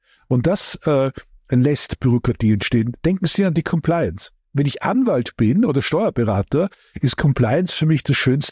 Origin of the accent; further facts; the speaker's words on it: Austria; ich bin ja Österreicher